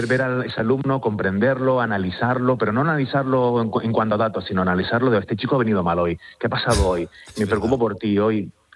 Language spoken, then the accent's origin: Spanish; Canary Islands, Spain; Sí, soy canario y sí.